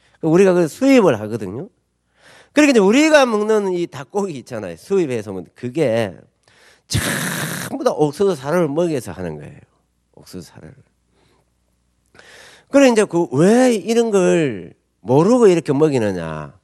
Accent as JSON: {"language": "Korean", "country": "South Korea", "tie": "born or raised there", "said": "저는 시골에서 자랐어요."}